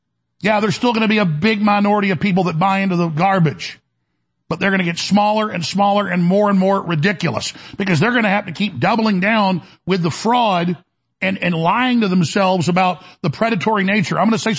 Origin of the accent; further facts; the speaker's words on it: United States; And you're like, woo, boy, I'm glad I'm from America.